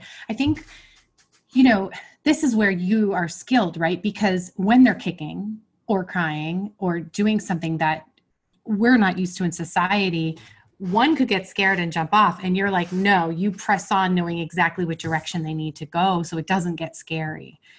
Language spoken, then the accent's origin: English; Massachusetts, United States; also born or lived in Florida; now in New Hampshire, United States; I'm from Massachusetts. I got married to my husband. We moved to New Hampshire for just, I guess, 6 years. Then we were in Florida for 3 years. And then we came back to New Hampshire, but much further north